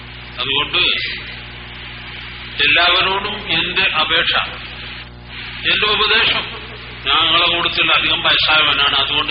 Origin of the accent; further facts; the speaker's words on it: Kozhikode, Kerala, India; സഹോദരങ്ങളെ, ഞാൻ നിങ്ങൾക്കൊരു അന്യനല്ല. ഞാൻ കോഴിക്കോട്ടുകാരനാണ്.